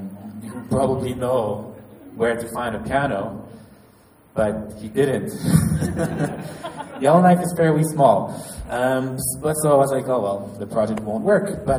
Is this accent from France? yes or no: yes; France; accent: French; English is a second language; sorry, my French accent, Terry.